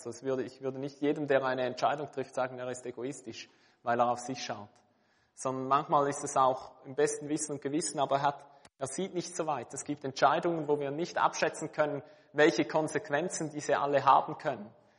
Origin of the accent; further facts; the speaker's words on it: Switzerland; Wir entdecken das auch bei uns in der Schweiz, vielleicht in einer kleineren Form.